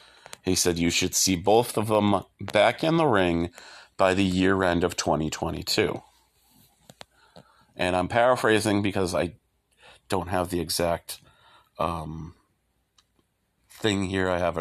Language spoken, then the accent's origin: English; Boston, Massachusetts, United States; I'm from Boston, so obviously we're going for the Celtics and Bruins here.